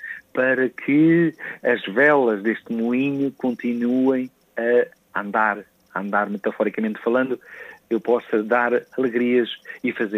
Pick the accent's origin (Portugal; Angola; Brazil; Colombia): Portugal; Real de Farminhão, Viseu; Mas eu sou natural de Real de Farminhão, Viseu. São aí que são as minhas raízes. É aí que eu fui, costuma-se dizer, feito. Foi aí que eu nasci em 1970.